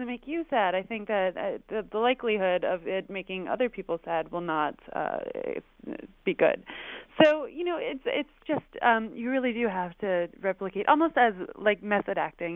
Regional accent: Cooperstown, New York, United States; but I grew up in Cooperstown, New York, and there's Glimmerglass there.

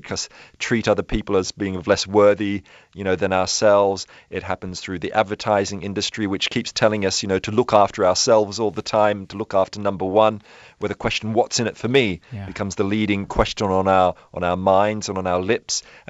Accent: Sydney, New South Wales, Australia; as a young boy growing up in Australia in Sydney in the suburbs.

